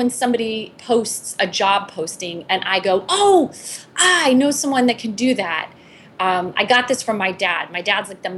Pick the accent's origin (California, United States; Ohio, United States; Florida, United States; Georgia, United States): Florida, United States; Orlando; I come from Orlando. That's where I grew up.